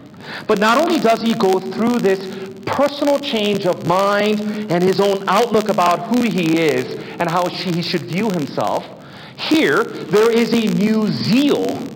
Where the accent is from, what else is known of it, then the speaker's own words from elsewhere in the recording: South Korea; I remember growing up in Korea, which was still a developing country